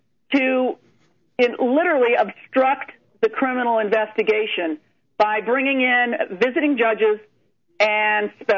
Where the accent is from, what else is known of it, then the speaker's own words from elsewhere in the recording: Ohio, United States; It's just me trying to be a good citizen in my hometown and not recognizing that what I've really run up against is a culture in the Northern District of Ohio.